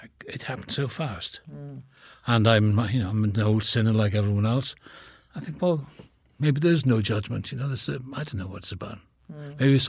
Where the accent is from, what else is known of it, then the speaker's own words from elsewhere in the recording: Wales, United Kingdom; born there; accent: Welsh; I feel the roots of my accent, even talking about it, become more Welsh. Mm-hmm. I was born in the same town as Richard Burton.